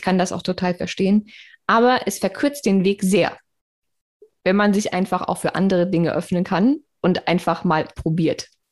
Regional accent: Darmstadt, Hesse, Germany; ich bin ja in Darmstadt groß geworden

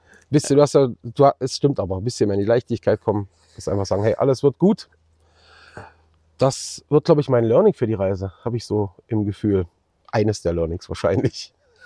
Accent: East Germany, Germany; Ich komme ja aus dem Osten, aber in der DDR konntest du ja eh nicht raus aus dem Land

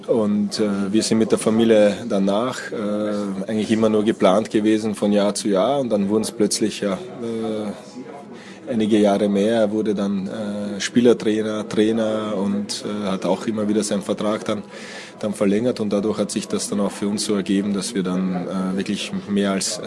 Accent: Austria; now in Germany; Ich bin in Österreich irgendwie aufgewachsen, lebe aber jetzt auch schon seit 15 Jahren in Deutschland.

